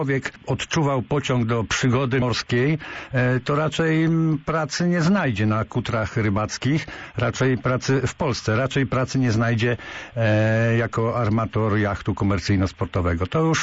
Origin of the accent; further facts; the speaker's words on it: Greater Poland Voivodeship, Poland; jeżeli odezwę się jako laik, którym zresztą jestem z Wielkopolski